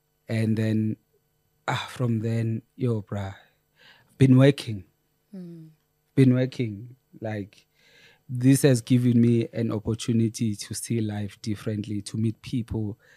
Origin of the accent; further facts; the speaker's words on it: Empangeni, KwaZulu-Natal, South Africa; So I'm from Empangeni, bra.